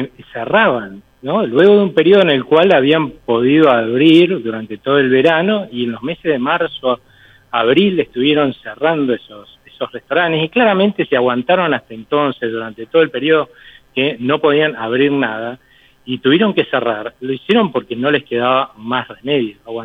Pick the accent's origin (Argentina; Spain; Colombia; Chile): Argentina; como los argentinos no demandamos esos papelitos de colores